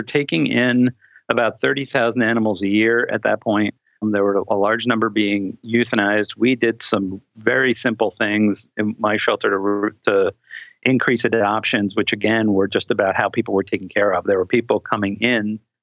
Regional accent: New York City, New York, United States; You know, I grew up in New York City. So when I was growing up, we had just about every small animal that can fit in an apartment

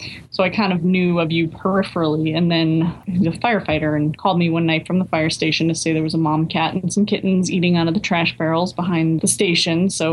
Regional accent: Newburyport, Massachusetts, United States; So as I noted in the bio, I grew up in Newburyport

